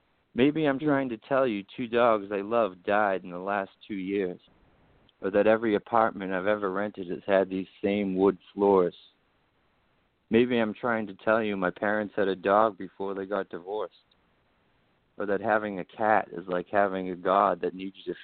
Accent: Everett, Massachusetts, United States; now in Malden, United States; I live in Malden currently, which is just north of Boston. I grew up right in Everett, the next town over. Yeah, I love Boston.

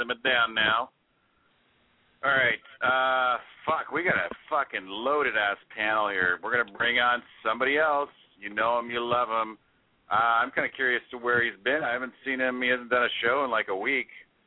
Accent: California, United States; He thinks I'm gay because I say I'm from the Bay.

